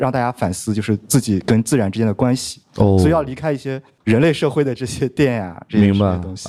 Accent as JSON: {"language": "Chinese", "region": "Shandong", "country": "China", "said": "哎啊，我也是个山东人。"}